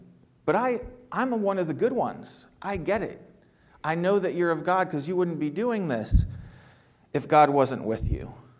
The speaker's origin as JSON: {"language": "English", "region": "Ohio", "country": "United States", "tie": "born or raised there", "said": "I grew up here in Central Ohio. I went to college at Florida State."}